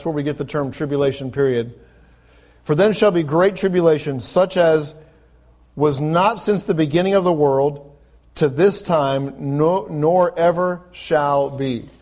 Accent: Johnstown, Pennsylvania, United States; Now, I'm from Johnstown, Pennsylvania, or else I used to live in Johnstown, Pennsylvania.

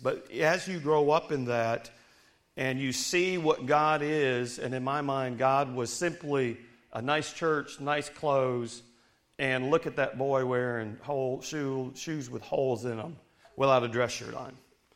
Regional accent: New York, United States; Growing up in Western New York, yes, the Yankee in the room is up here near Niagara Falls.

